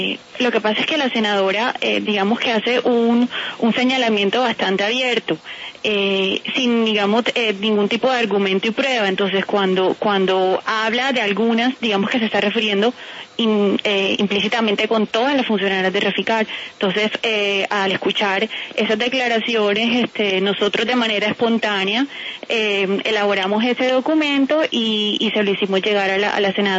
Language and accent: Spanish; Cartagena, Bolívar, Colombia; somos muchas mujeres cartageneras las que trabajamos acá